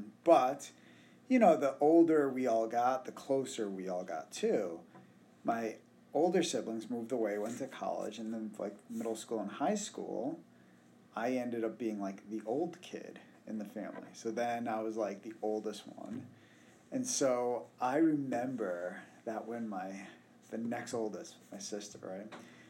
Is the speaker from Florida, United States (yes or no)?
no; West Seneca, New York, United States; I grew up in a town just outside of Buffalo, so we called the South Towns, and it was called West Seneca. And I think of myself as a native Buffalonian, right?